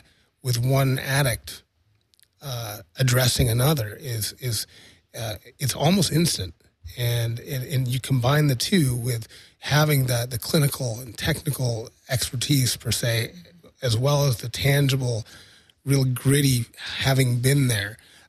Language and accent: English; Seattle, Washington, United States; They were first generation from Egypt, and I was born in Seattle, and I grew up